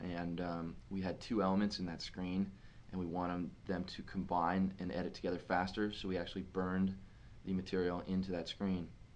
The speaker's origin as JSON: {"language": "English", "region": "California", "country": "United States", "said": "If, you know, we're from California, and it really doesn't happen out here."}